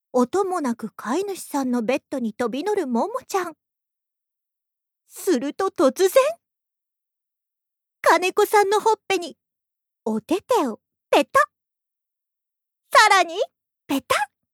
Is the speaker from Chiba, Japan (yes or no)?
yes; Matsudo, Chiba, Japan; 私は千葉県松戸市出身で、松戸のお祭りやイベント、いろいろなところで MC をさせていただいたりしています。